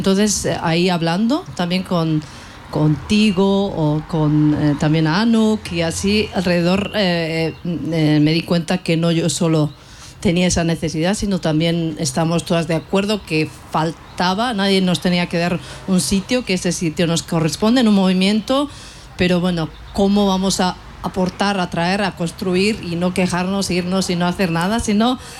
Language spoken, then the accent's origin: Spanish; Basque Country, Spain; también yo que vengo de Euskal Herria, País Vasco